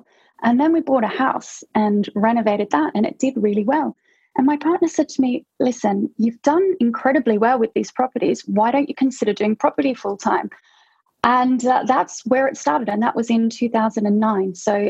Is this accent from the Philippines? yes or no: no; Australia; now in United Kingdom; Well, I'm Australian, actually, and I moved over to the UK.